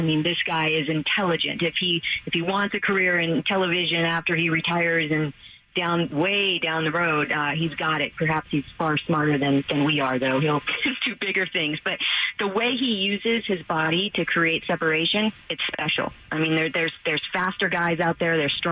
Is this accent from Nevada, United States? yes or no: yes; Las Vegas, Nevada, United States; I have a 4-year-old daughter now, Paul and Lindsay, and I grew up in Las Vegas.